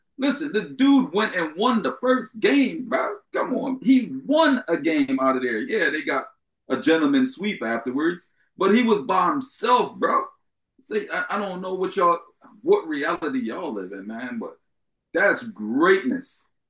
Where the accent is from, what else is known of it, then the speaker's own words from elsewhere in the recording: Philadelphia, Pennsylvania, United States; Because, like I said, I'm from Philadelphia, and we watched that a million times.